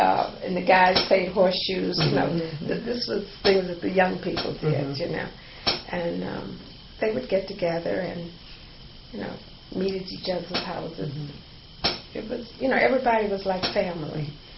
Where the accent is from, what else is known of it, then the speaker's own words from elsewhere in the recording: Falls Church, Virginia, United States; Church. Well, the thing that I remember, because as I said, when I was small, I lived on Broad Street.